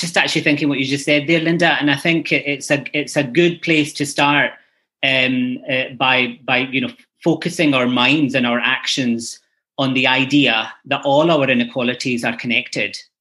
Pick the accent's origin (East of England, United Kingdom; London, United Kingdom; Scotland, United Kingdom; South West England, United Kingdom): Scotland, United Kingdom; Glasgow; I grew up in Glasgow